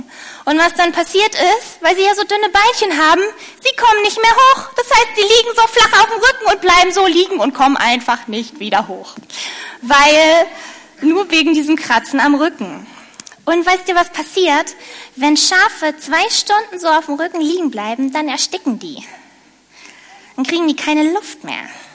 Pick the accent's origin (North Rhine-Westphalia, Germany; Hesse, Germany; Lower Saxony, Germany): Lower Saxony, Germany; Bei uns in der Heide, wo ich herkomme, da gibt es nämlich Wölfe.